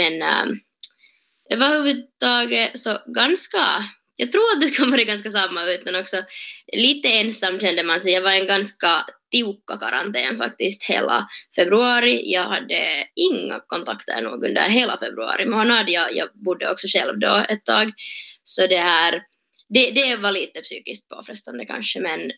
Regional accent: Helsinki, Uusimaa, Finland; jag är student från Helsingfors

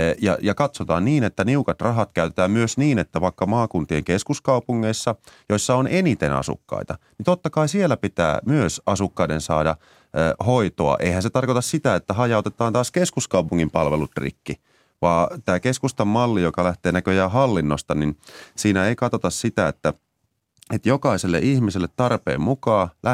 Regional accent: Mäntyharju, South Savo, Finland; Eihän avosydänkirurgia tarvitse olla vaikka kotikuntani Mäntyharjun maaseudulla.

